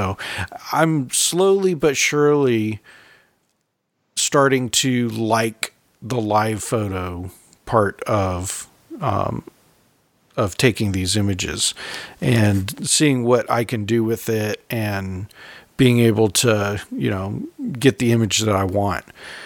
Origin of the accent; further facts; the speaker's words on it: California, United States; being that I'm from California, most of the years prior to having children, we would fly to California for Christmas.